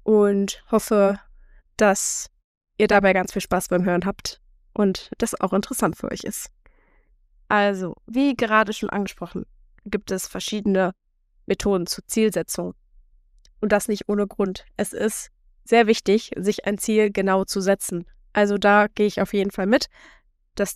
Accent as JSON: {"language": "German", "country": "Germany", "said": "Also für uns als Deutsche ist es einfach ganz anderes Leben."}